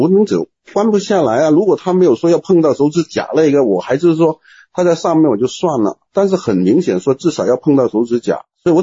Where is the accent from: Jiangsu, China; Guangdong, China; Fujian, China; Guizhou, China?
Guangdong, China; Guangzhou; 广州人呢